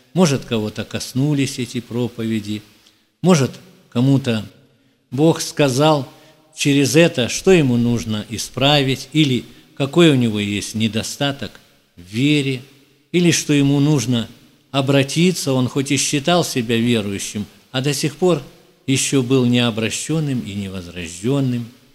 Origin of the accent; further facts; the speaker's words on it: Israel; из Израиля.